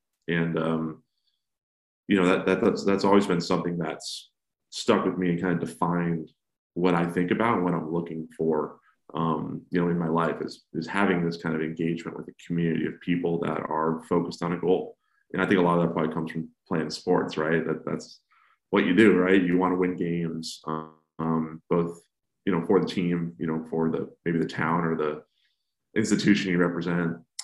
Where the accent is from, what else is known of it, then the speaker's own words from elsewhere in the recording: Massachusetts, United States; now in Washington, United States; So I grew up in Massachusetts on the South Coast near New Bedford, Massachusetts. And I moved down to DC in 2010.